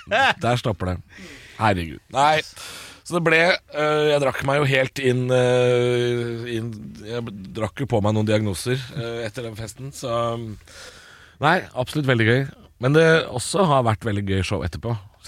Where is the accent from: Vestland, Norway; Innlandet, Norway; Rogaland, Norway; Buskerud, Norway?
Buskerud, Norway; Drammen; Og jeg er jo fra Drammen, jeg.